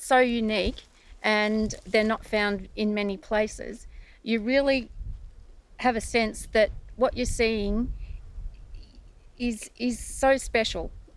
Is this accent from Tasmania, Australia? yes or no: no; Victoria, Australia; we're sheep farmers from the Plains in northern Victoria.